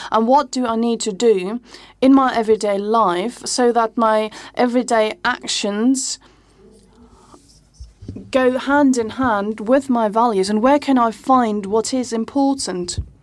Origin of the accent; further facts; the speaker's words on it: United States; To me, as an American, I don't have a common history together with black people or Indians